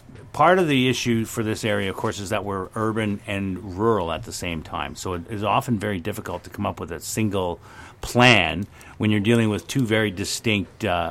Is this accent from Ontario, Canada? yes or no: yes; Toronto, Ontario, Canada; I grew up in Toronto. Now, when I was a little boy in Toronto, it was just Toronto.